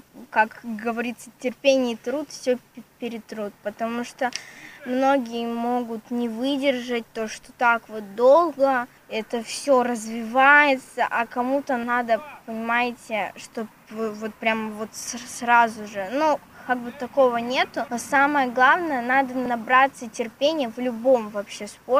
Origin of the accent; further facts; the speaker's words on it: Yekaterinburg, Sverdlovsk Oblast, Russia; now in Yurginskoye, Russia; Приехала я из города Екатеринбург.